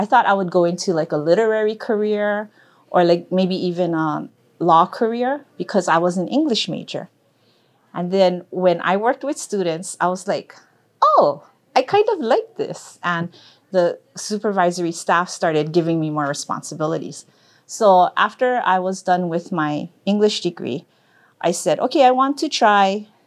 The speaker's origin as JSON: {"language": "English", "town": "Hilo", "region": "Hawaii", "country": "United States", "tie": "born or raised there", "said": "I grew up in Hilo, Hawaii, and had a wonderful childhood. First generation from my family to go to college."}